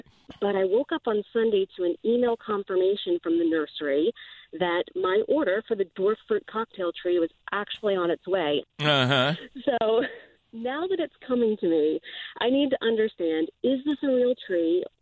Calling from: Newark, Delaware, United States; I'm calling from Newark, Delaware.

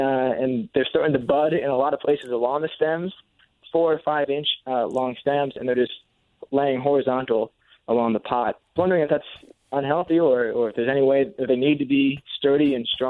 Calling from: Philadelphia, Pennsylvania, United States; I'm calling from Philadelphia.

